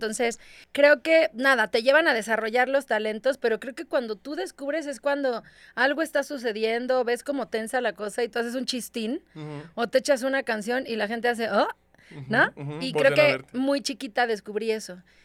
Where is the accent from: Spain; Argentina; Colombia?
Colombia; Medellín, Antioquia; pero yo soy otro tipo de colombiana. Yo soy como colombiana de Medellín.